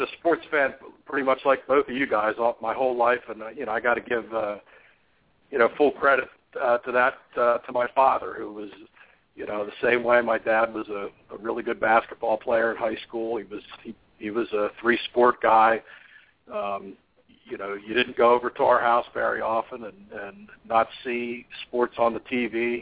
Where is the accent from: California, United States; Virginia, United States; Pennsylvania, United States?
Pennsylvania, United States; Harrisburg; I grew up in Harrisburg, and he would, at least a couple times a year, take us to Baltimore and Philadelphia to go see some events